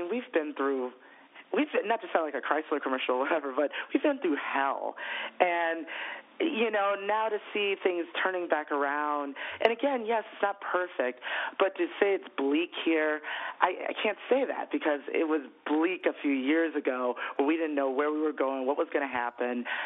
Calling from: Detroit, Michigan, United States; Yes, and I'm calling from Detroit, and I'm saying I am optimistic about the future.

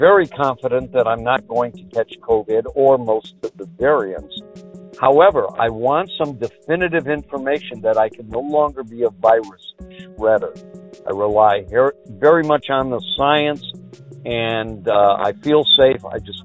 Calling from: Silver Lake, Ohio, United States; I'm calling from Silver Lake, Ohio. I'm 73 years old.

